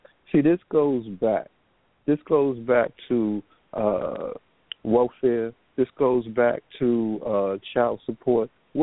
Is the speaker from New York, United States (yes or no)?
yes; Harlem, New York, United States; I'm from Harlem. I'm from New York.